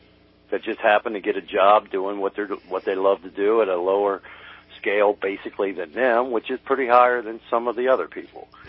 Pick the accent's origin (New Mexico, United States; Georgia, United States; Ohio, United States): Ohio, United States; Cincinnati; I'm originally from Cincinnati.